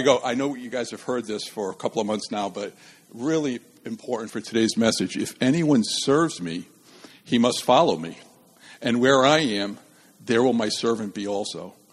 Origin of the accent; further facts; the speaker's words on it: Pawtucket, Rhode Island, United States; I grew up in Pawtucket, and my mom and dad raised me and my brother and sister to get involved in public service.